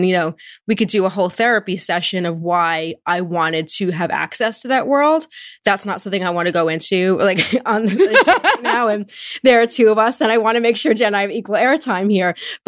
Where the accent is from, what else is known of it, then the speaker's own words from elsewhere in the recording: Marlborough, New Jersey, United States; I grew up in Marlborough, New Jersey. It's a suburban town in central Jersey.